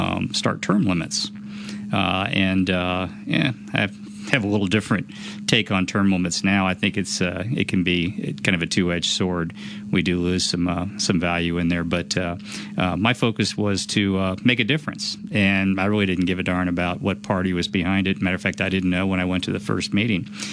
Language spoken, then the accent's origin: English; Florida, United States; now in Colorado, United States; Well, I moved out to Colorado in '77, and I came from Florida.